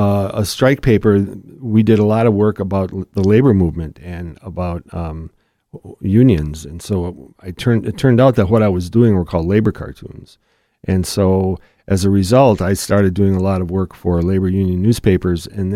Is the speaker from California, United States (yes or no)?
no; Manitowoc, Wisconsin, United States; moved away as an adult; I grew up in Manitowoc. I graduated from Lincoln High School in 1969 and moved here in 1971 to finish up college.